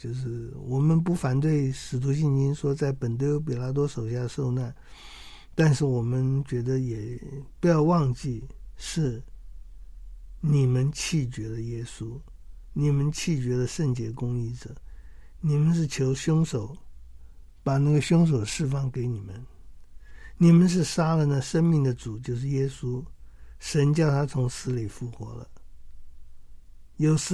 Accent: China; 我们中国人对这个名有时有点迷信的

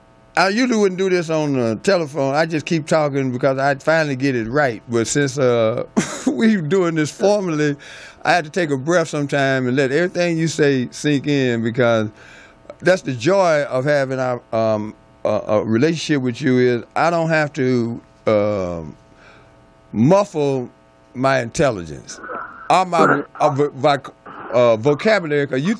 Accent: Murfreesboro, Tennessee, United States; one of my friends that I grew up with in Murfreesboro

